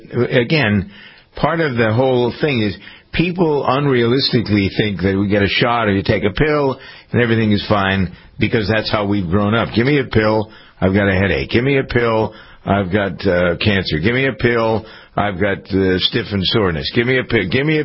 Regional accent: Framingham, Massachusetts, United States; The company here in Massachusetts is headquartered in part in my hometown of Framingham.

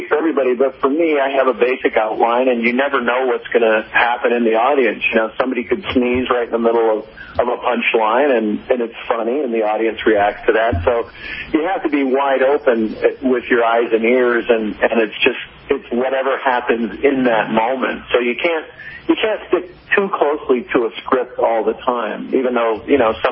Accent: United States; even though I'm an American, there are some really great Canadians on this show.

